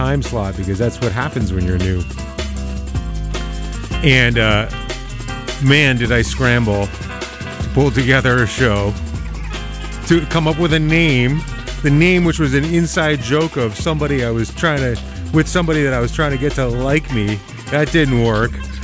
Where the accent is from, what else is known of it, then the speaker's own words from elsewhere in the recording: New Jersey, United States; I grew up just outside of New York, New Jersey.